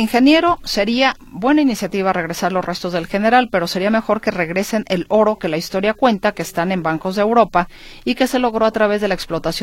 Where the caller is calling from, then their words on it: Miahuatlán de Porfirio Díaz, Oaxaca, Mexico; soy de Miahuatlán, de Porfirio Díaz. Está ubicado en la Sierra Sur de Oaxaca.